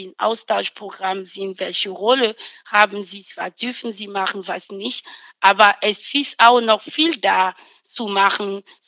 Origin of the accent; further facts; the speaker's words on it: Benin; German is a second language; now in Germany; weil ich komme aus Benin